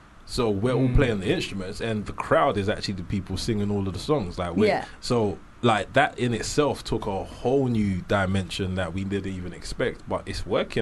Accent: Ghana; now in United Kingdom; we are four Ghanaian guys who live in the UK, we've got the whole African heritage, but being here, so playing Afrobeats music as well as having the authentic urban twist of growing up during grime and all of that, it was a perfect marriage.

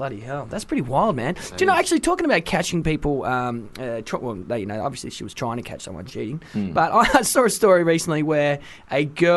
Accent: Wales, United Kingdom; I was born in Wales, mate. I'm from the motherland of the UK.

